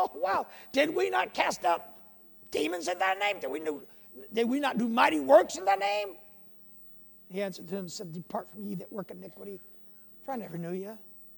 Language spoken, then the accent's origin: English; Texas, United States; now in Peru; But I come from Texas and then way south of Texas. I've been in Peru since 1958, and that's a long time.